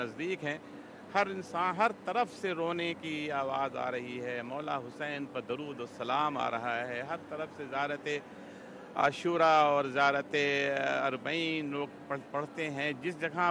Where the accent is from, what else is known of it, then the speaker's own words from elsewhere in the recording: Pakistan; میں پاکستان کا رہنے والا ہوں، کراچی میں میری رہائش ہے، لیکن میں دبئی میں کام کرتا ہوں، اور کراچی اور دبئی دونوں جگہ سے میرا تعلق ہے۔